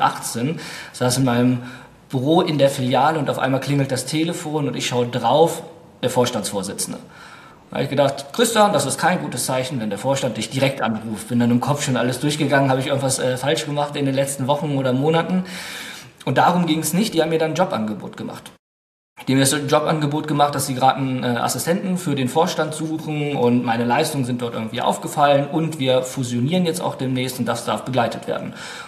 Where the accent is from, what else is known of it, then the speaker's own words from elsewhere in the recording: Wolfsburg, Lower Saxony, Germany; ich bin aufgewachsen in Wolfsburg und wer Wolfsburg kennt, Wolfsburg ist die klassische Arbeiterstadt, also alles um Volkswagen herum entstanden.